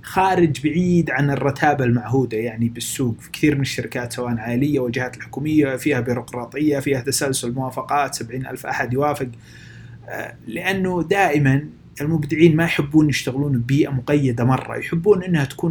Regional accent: Eastern Province, Saudi Arabia; بالشرقيه عندنا بالسعوديه

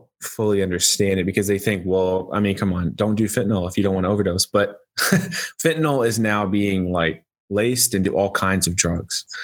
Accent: Texas, United States; it's giving a lot of northern cities a taste of, you know, my home state, Texas, the kind of issues that have to be grappled with every day.

